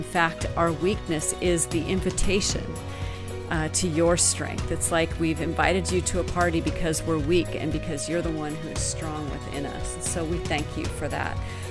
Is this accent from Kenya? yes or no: no; United States; at least in my case, since I'm an American, I'm a pull her up by her bootstraps kind of girl.